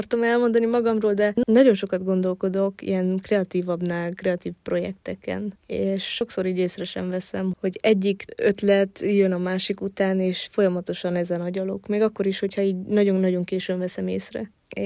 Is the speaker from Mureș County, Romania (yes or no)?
yes; Mureș County, Romania; also born or lived in Odorheiu Secuiesc; Székelyudvarhelyen születtem, és 3 éves voltam, amikor Marosvásárhely közelébe költöztünk a családommal.